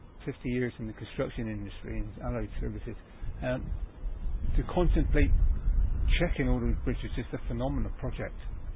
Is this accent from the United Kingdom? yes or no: yes; Bristol, South West England, United Kingdom; born there; No, I was born in Barton Hill.